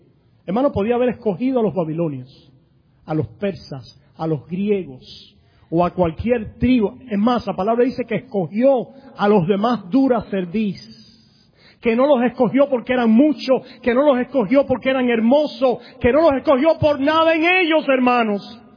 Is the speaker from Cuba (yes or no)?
yes; Cuba; Ahí sí puedo ser porque yo soy cubano, ¿ok?